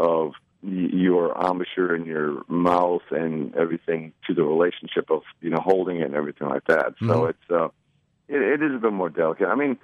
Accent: Elma, United States; In Elma. I grew up in Elma, I think you've pronounced it correctly. when you grow up in a town of 800

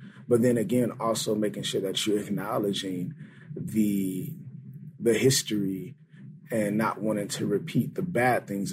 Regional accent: Milwaukee, Wisconsin, United States; now in La Crosse, United States; both growing up in Milwaukee and being here in La Crosse.

